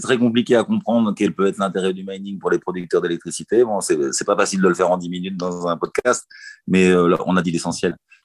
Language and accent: French; France; Et je suis français, quoi.